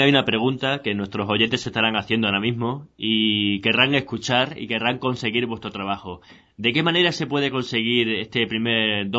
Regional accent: Extremadura, Spain; en mi tierra, en Extremadura

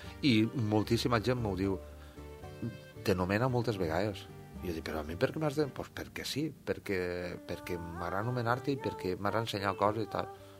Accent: Valencian Community, Spain; Torrella és un poble de la meva comarca, de la comarca de la Costera

